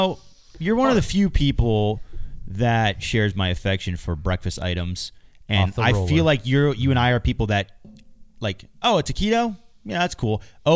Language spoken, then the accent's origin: English; Pennsylvania, United States; I grew up in Sheetz country in Pennsylvania. That's the home, the motherland of Sheetz.